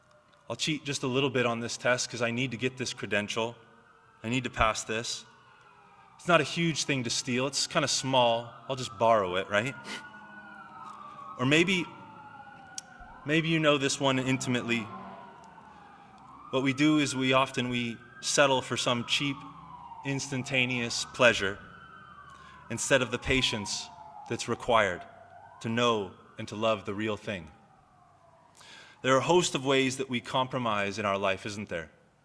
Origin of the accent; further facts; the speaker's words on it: United States; I shouldn't admit this, but I'm American.